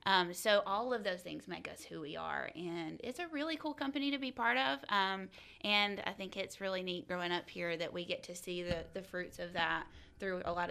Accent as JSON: {"language": "English", "town": "Carrollton", "region": "Georgia", "country": "United States", "tie": "born or raised there", "said": "And I think growing up in Carrollton, I saw the Southwire building and I knew some people that worked at Southwire"}